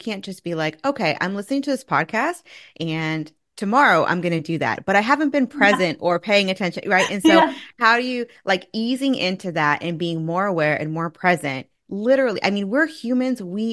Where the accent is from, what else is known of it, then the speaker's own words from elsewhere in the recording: California, United States; Southern California.